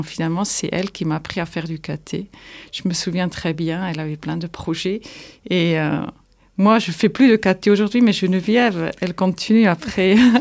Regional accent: German-speaking Switzerland, Switzerland; French is a second language; now in France; Donc, je suis arrivée en 2001. De Suisse et Suisse alémanique, donc j'étais, oui, fragile et pauvre parce que je ne parlais pas le français.

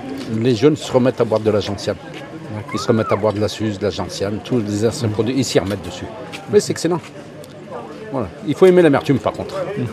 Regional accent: Saint-Anthème, Auvergne-Rhône-Alpes, France; je suis de Saint-Anthème dans Puy-de-Dôme.

